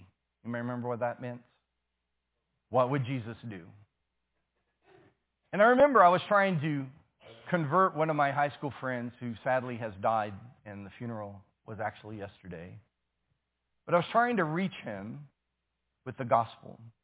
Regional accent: San Antonio, Texas, United States; Church I grew up around in San Antonio served pizza and Coca-Cola for the Lord's Supper to make it more relevant to young people.

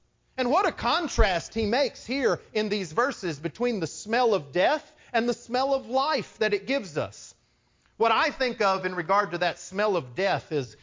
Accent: Texas, United States; For me, growing up in West Texas, it was the feed lots

